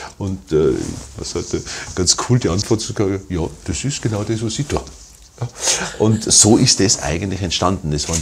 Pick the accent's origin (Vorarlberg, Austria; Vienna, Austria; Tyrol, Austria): Tyrol, Austria; ich stamme ursprünglich ja selber aus der Hotellerie, aus dem Zillertal.